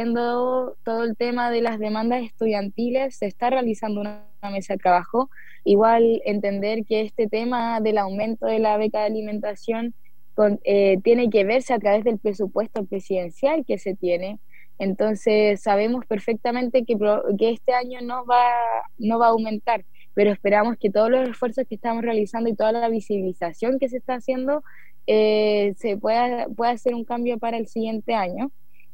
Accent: Santiago, Santiago Metropolitan Region, Chile; acá, por ejemplo, en el sur, yo soy de Santiago y estoy acá

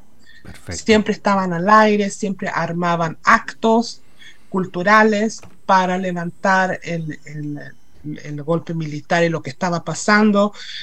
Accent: Sweden; los traumas y las historias de nosotros que crecimos acá en Suecia.

